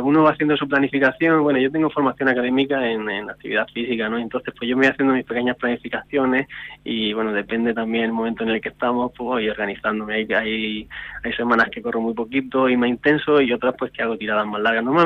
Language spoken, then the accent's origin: Spanish; Andalusia, Spain; A mí me gusta muchísimo salir aquí en el entorno de mi pueblo, la Sierra de los Filabres.